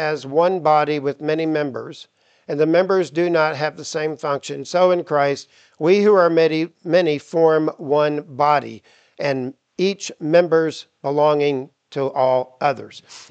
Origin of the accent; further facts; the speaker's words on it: Titusville, Florida, United States; whether we're in my hometown of Titusville, Florida, whether you're in Cocoa